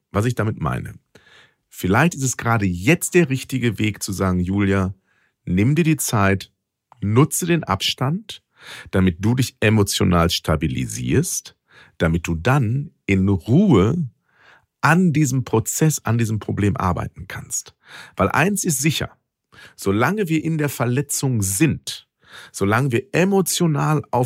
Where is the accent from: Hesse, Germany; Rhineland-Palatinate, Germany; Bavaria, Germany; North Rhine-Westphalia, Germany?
North Rhine-Westphalia, Germany; wie man bei uns im Ruhrgebiet sagt.